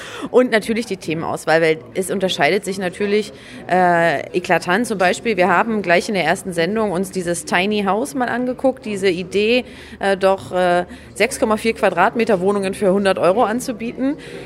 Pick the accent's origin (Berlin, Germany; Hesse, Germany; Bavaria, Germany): Berlin, Germany; Berlinerin, gebürtige Berlinerin